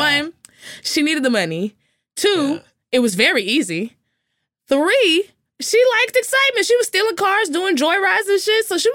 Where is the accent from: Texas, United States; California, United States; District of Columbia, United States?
Texas, United States; Terrell; born there; It's such a small town. And I was born very close to it. I was born in Terrell.